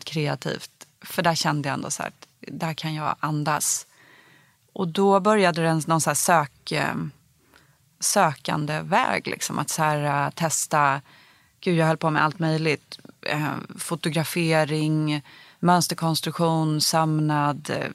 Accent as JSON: {"language": "Swedish", "town": "Bromma", "region": "Stockholm County", "country": "Sweden", "tie": "born or raised there", "said": "Och jag växte upp i Bromma"}